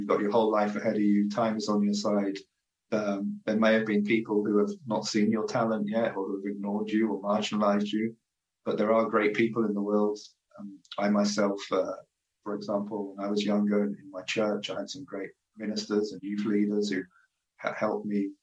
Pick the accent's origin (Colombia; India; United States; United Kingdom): United Kingdom; accent: British; some people always don't understand my British accent.